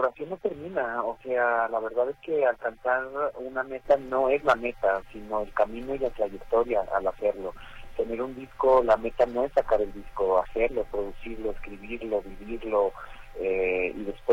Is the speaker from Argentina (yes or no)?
no; Guadalajara, Jalisco, Mexico; en Guadalajara, muy contento de haberlo venido a presentar antes que en ningún otro lugar. Aquí en mi tierra, en el lugar donde mariachi se incrustó en mi piel